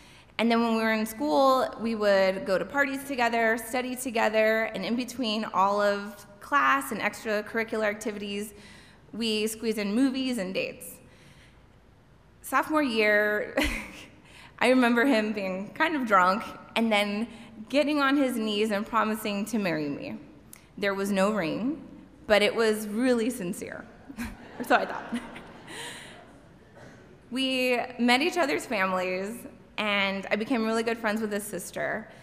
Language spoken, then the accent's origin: English; El Paso, Texas, United States; moved away as an adult; In the summer of 2004, I packed my red Dodge Neon and I left my hometown of El Paso.